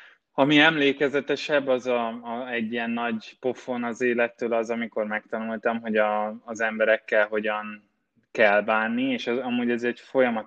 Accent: Kaposvár, Somogy, Hungary; moved away as an adult; now in Budapest, Hungary; Én egy kaposvári srác vagyok eredendően, úgyhogy ott születtem, és ott jártam egészen a gimi végéig iskolába, és utána kerültem fel Budapestre a Nemzetközi Üzleti Főiskolára

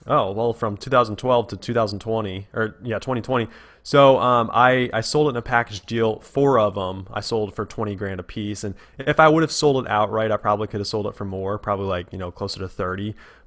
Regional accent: Midwest, United States; So it is in my hometown. You know, I live in a town in the Midwest, about 40,000 people.

